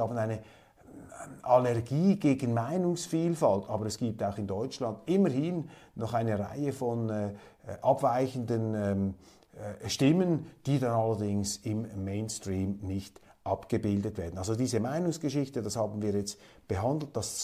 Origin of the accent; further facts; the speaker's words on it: Switzerland; als das bei uns in der Schweiz der Fall ist, wo überall Ukraine-Flaggen wehen.